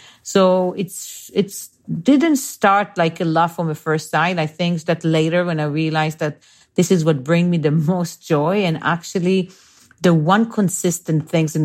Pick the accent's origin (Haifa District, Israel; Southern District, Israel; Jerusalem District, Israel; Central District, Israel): Central District, Israel; Bnei Brak; English is a second language; So I grew up in a small town called Bnei Brak. And this is like 5-7 minutes from Tel Aviv, from the center.